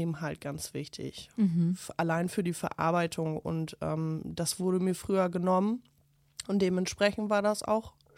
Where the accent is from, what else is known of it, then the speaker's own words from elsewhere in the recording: Ihren, Lower Saxony, Germany; Ich bin mit meinen Eltern in Iren groß geworden, das ist ein kleines Dorf in West-Oberleding.